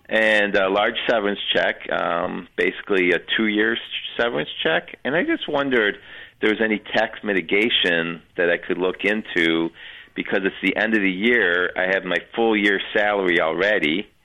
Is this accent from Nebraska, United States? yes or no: no; Buffalo, New York, United States; now in Connecticut, United States; And I grew up in Buffalo, so I've had a long, torturous football life of rooting.